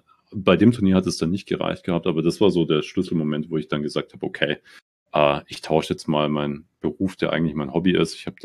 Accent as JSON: {"language": "German", "town": "Munich", "region": "Bavaria", "country": "Germany", "tie": "born there", "said": "Ursprünglich gebürtig in Minger in München für die Einheimischen."}